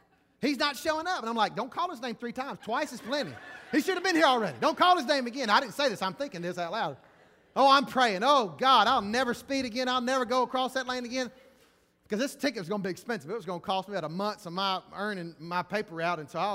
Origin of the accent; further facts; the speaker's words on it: Mississippi, United States; I was from Mississippi. We was in Texas, and I didn't know anything about an alarm system.